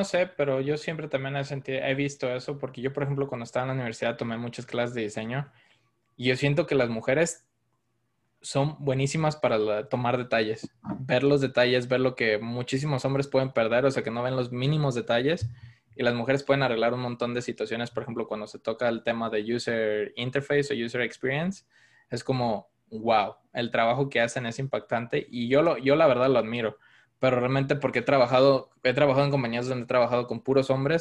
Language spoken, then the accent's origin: Spanish; Chula Vista, California, United States; now in Utah, United States; prácticamente soy originario yo de Chula Vista y viví un tiempo en Chula Vista, después me vine acá a Utah a estudiar la universidad